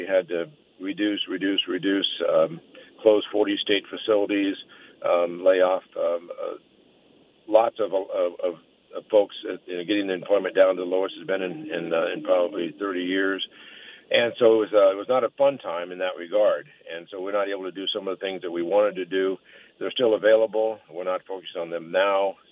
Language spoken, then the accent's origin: English; Delta Junction, Alaska, United States; also born or lived in Fairbanks / Valdez; I was born in Fairbanks. I lived in Fairbanks for a couple years. Moved to Delta Junction. I started my education in Delta Junction at Fort Greeley, and we lived there for 7 years. And then we moved to Valdez in about 1960, and I lived in Valdez for about 30 years.